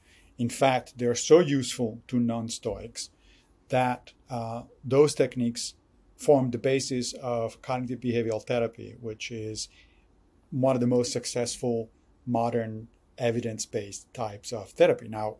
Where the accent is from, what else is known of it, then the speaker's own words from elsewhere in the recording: Rome, Lazio, Italy; moved away; when I was growing up in Rome, Italy, in high school, I studied Latin